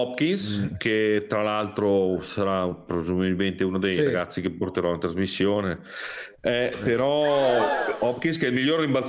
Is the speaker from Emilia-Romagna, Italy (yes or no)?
yes; Reggio Emilia, Emilia-Romagna, Italy; visto che intanto io sono di Reggio